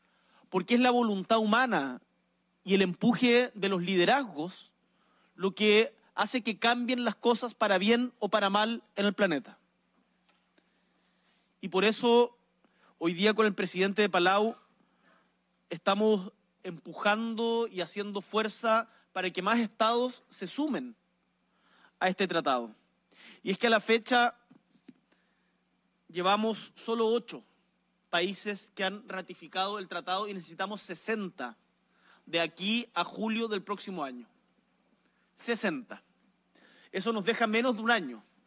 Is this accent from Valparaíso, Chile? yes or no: no; Punta Arenas, Magallanes, Chile; Yo nací allá, en Punta Arenas, al frente del estrecho, y crecí mirando el mar.